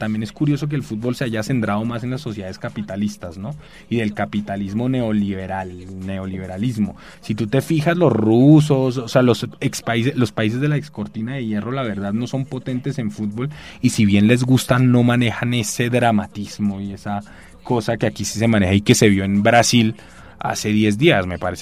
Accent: Bogotá, Colombia; nosotros dos somos colombianos y tú vienes de Popayán y yo soy el Rolo

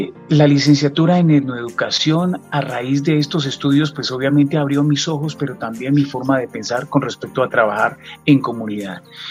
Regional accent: Colombia

